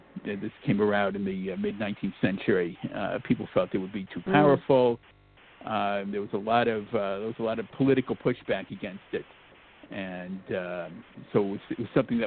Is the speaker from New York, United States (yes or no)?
yes; New York City, New York, United States; And that's, you just kind of accept that growing up in New York.